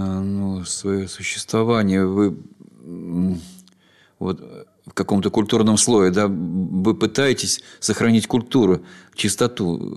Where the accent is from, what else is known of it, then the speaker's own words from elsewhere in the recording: Tver Oblast, Russia; Я сам из Тверской области.